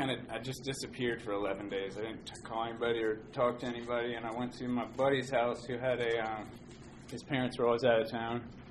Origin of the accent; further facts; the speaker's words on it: Virginia, United States; also born or lived in Maryland / North Carolina / Boston / San Diego; I was born in Maryland. And lived there for like a month, moved to North Carolina, and then moved to Boston, lived there till I was about six, then moved to San Diego, and moved in fourth grade to Virginia